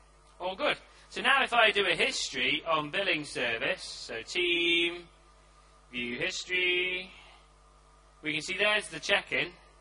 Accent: England, United Kingdom; because I am English, of course.

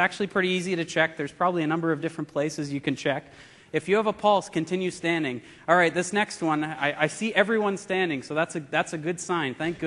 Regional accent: Canada; I am Canadian.

